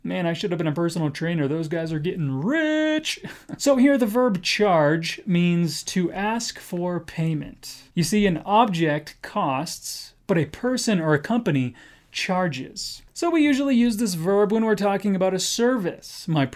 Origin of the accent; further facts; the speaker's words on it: United States; accent: American; But with my particular American accent, many North Americans have a very soft T